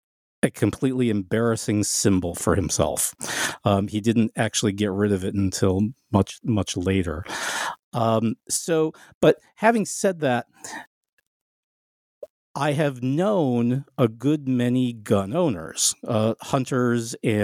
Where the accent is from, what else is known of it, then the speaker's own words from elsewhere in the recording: Detroit, Michigan, United States; I grew up in Detroit.